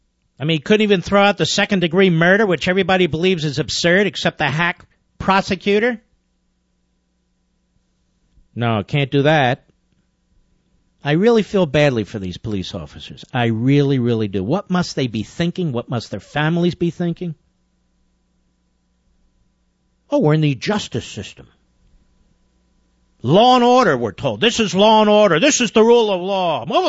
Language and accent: English; Pennsylvania, United States; I'm from Pennsylvania.